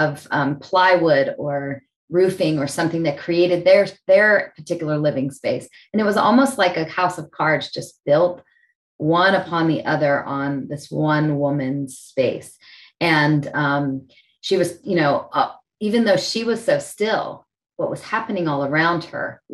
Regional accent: State College, Pennsylvania, United States; I was asked to be a part of something really cool in my hometown in State College, Pennsylvania, called State of the Story.

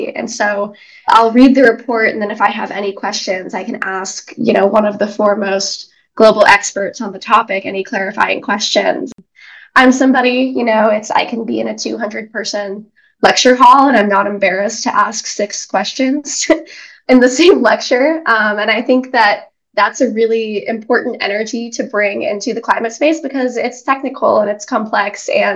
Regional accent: Lake Oswego, Oregon, United States; So in getting involved with the Sustainability Advisory Board in Lake Oswego, Oregon, which is my hometown

